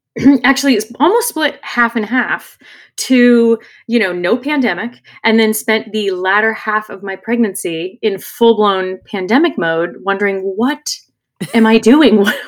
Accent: California, United States; growing up in California, the state flower is a poppy. So I always loved seeing them. And so it was kind of like this special connection to my home state and just where I'm from and my roots.

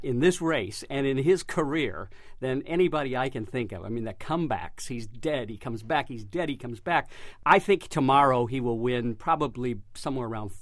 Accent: Michigan, United States; Yeah, I'm from Michigan.

